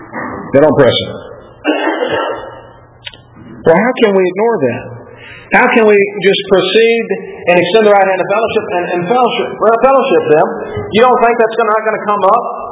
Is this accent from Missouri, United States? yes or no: no; Bowling Green, Kentucky, United States; I saw plenty of that where I grew up in Bowling Green, Kentucky.